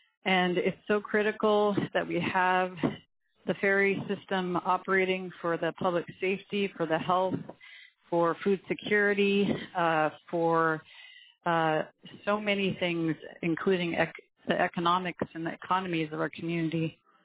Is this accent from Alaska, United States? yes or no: yes; Angoon, Alaska, United States; now in Juneau, United States; I'm based in Juneau, but I'm originally from Angoon.